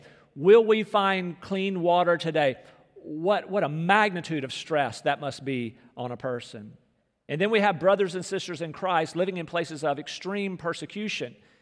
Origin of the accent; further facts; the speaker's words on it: Rocky Mount, North Carolina, United States; I would sometimes make the road trip from Rocky Mount, North Carolina, my hometown, up I-95